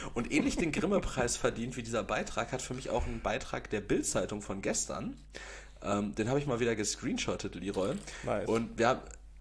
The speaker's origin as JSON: {"language": "German", "country": "Austria", "said": "ich bin Österreicher."}